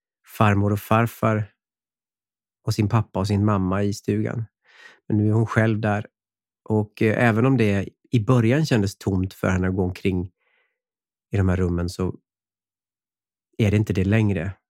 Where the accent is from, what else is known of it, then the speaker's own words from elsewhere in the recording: Härnösand, Västernorrland County, Sweden; men vi är ju också från Härnösand